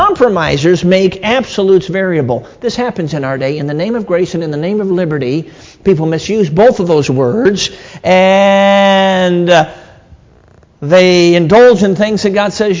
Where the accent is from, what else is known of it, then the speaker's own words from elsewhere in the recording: Durango, Colorado, United States; born there; I was born in Durango, Colorado, out there in the Rocky Mountains.